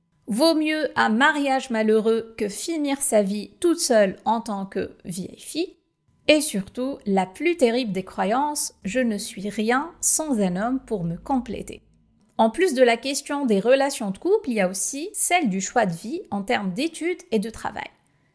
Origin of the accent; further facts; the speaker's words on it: Tunis, Tunis Governorate, Tunisia; je suis née en 1987 à Tunis, en Tunisie. Je viens d'une famille de la classe moyenne et j'ai vécu dans un cadre plutôt moderne et aisé à Tunis, la capitale, où j'ai pu fréquenter de bonnes écoles et avoir une bonne éducation.